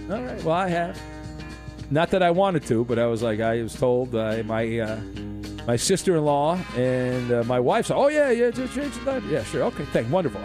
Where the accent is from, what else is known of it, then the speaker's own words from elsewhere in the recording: Oregon, United States; You know, growing up in Oregon, some pond somewhere, just jumping for it.